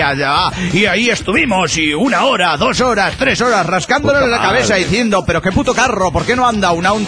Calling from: Tarija, Bolivia; de Tarija, Bolivia.

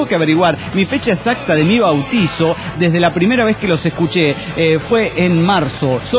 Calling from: Argentina; de Vial, Argentina.

